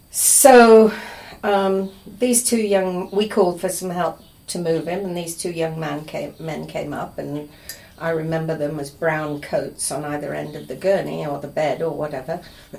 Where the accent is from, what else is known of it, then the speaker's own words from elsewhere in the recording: Reading, South East England, United Kingdom; also born or lived in London; Well, I was born in England, in Reading, which was a market town about 40 miles outside London. I went to London to do my nursing training.